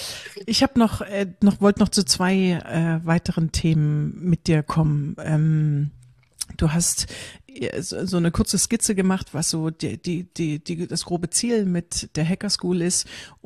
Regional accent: Bitterfeld-Wolfen, Saxony-Anhalt, Germany; Jetzt komme ich aus Bitterfeld-Wolfen. Ich komme aus so einer Ecke, wo irgendwie alle Frauen der Generation meiner Mutter waren irgendwie Maschinenbauerinnen und Chemikerinnen und Fotografinnen und Programmiererinnen.

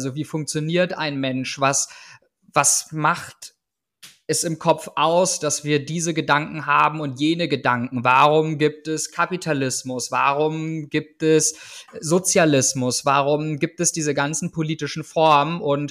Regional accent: Schönwalde, Brandenburg, Germany; einen Großteil meiner Kindheit habe ich in Brandenburg, genauer Schönwalde, so die Gegend, dort verbracht. Bin dann in Nauen zur Schule gegangen, hatte einen entspannten, langen Schulweg.

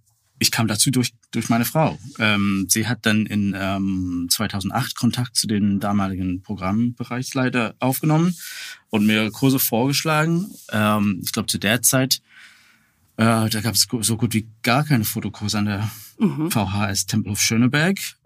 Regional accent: Newcastle, North East England, United Kingdom; German is a second language; moved away as an adult; also born or lived in Edinburgh; now in Berlin, Germany; Ich habe in Großbritannien studiert. Ich komme ursprünglich aus Newcastle in Nordostengland, habe in Schottland Fotografie studiert, in Edinburgh und dann auch in der Nähe von London Kamera

